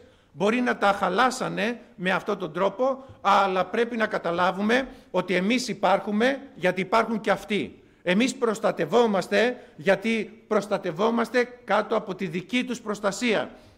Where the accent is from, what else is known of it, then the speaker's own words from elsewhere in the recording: Greece; πρέπει να είμαστε περήφανοι που είμαστε Έλληνες.